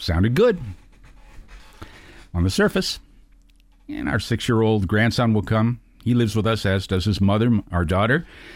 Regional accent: Boston, Massachusetts, United States; born there; I wasn't even born in Florida. I was born in Boston.

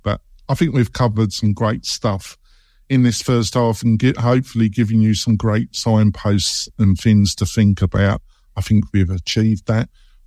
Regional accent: England, United Kingdom; I'm English to my core.

